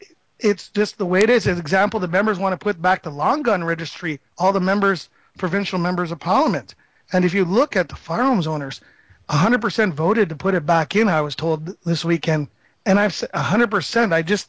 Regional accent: Quebec, Canada; I may be an Anglophone. I grew up in Quebec.

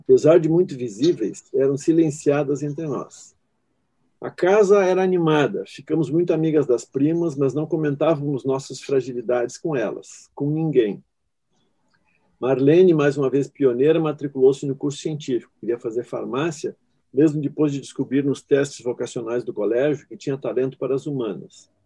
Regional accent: Novo Hamburgo, Rio Grande do Sul, Brazil; born there; como eu sou nascido em Novo Hamburgo

